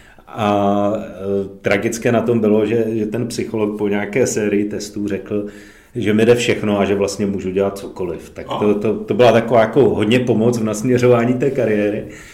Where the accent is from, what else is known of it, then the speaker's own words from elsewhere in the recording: Zlín, Zlín Region, Czechia; Vyrůstal jsem ve Zlíně